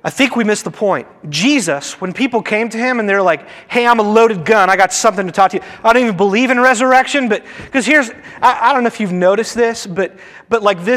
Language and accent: English; Evansville, Indiana, United States; I got it from someone in my home church that I grew up with in Evansville.